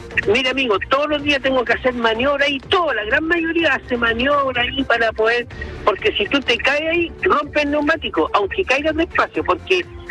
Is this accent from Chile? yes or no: yes; Valparaíso, Chile; soy de Valparaíso y mi recorrido es Valparaíso